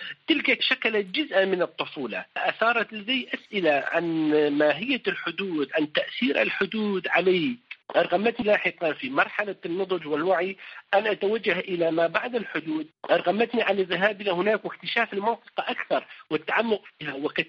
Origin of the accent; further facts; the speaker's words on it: Amuda, Al-Hasakah Governorate, Syria; first language Kurdish; Arabic is a second language; أنا ولدت وعشت في مدينة عمودة، هي مدينة حدودية في أقصى الشمال الشرقي من سوريا. غالبية سكانها من الأكراد الذين أنتمي إليهم. تعلمت اللغة العربية حين ذهبت إلى المدرسة.